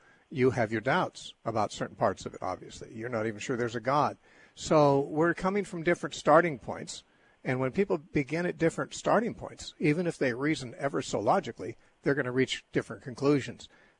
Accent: Los Angeles, California, United States; I was raised in Los Angeles area, and we just didn't hunt and we didn't farm.

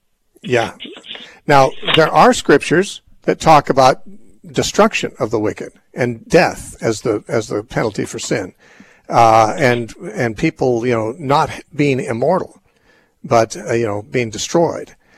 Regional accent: Covina, California, United States; from Covina, California, my hometown for many years.

